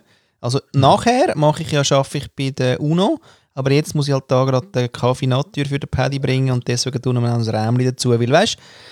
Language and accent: German; Austria; moved away; Was soll ich dir da als Österreicher sagen?